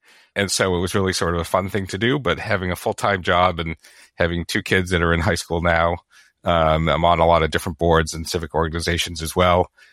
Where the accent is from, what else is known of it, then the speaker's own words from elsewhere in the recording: Newton, Massachusetts, United States; also born or lived in Boston / Brighton; now in Needham, United States; I was born in Boston, lived in Brighton as a baby, grew up in Newton just outside the city.